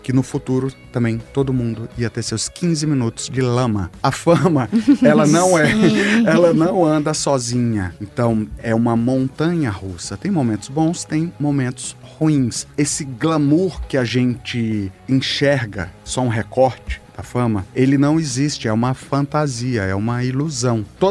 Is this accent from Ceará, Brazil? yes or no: yes; Ceará, Brazil; Por exemplo, eu sou cearense.